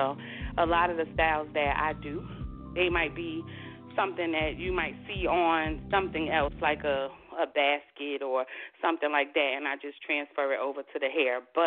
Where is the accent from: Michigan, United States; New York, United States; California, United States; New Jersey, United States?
New Jersey, United States; Newark; So, you know, I'm just coming from Newark. I've never been out of Newark, and I'm like, oh, my God.